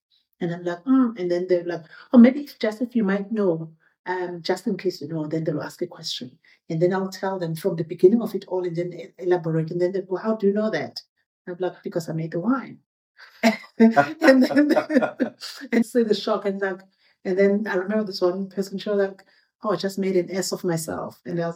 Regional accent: Kwanundlovu, KwaZulu-Natal, South Africa; I grew up in the village Kwanundlovu, and then we moved to another village. And I went to school there.

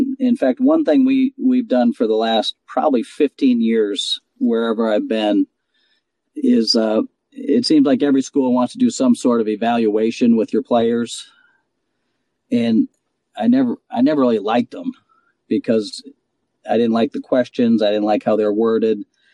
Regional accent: South Dakota, United States; I grew up in South Dakota, and he'd be out there practicing in the winter.

